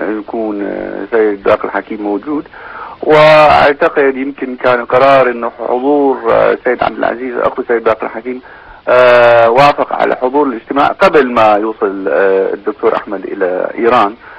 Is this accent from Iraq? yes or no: yes; Iraq; فعلينا نحن كعراقيين ان نستغل هذا الموضوع ونقلل من ضرر للشعب العراقي